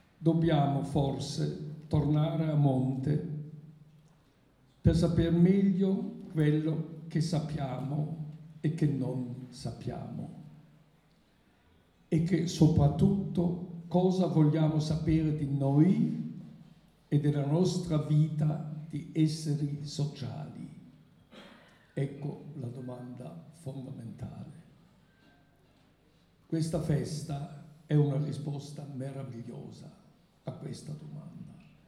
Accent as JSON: {"language": "Italian", "country": "Germany", "second_language": "Italian", "said": "Per me, come tedesco cosiddetto colto"}